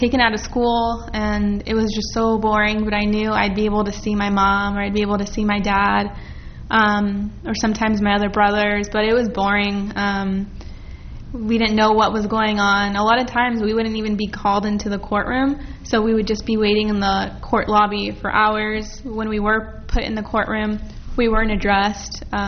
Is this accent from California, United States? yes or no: yes; San Bernardino, California, United States; now in San Diego, United States; I am originally from San Bernardino, so I moved here with my older brother and his wife and kids